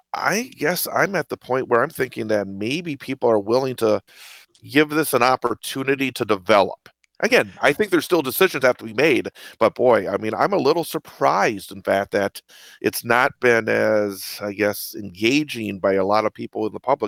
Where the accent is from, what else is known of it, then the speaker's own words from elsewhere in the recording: Rothschild, Wisconsin, United States; because I grew up in Rothschild here, you know, in the central Wisconsin area.